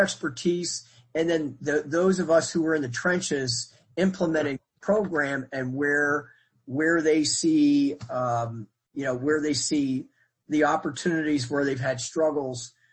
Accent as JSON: {"language": "English", "town": "Pittsburgh", "region": "Pennsylvania", "country": "United States", "said": "I'm from Pittsburgh."}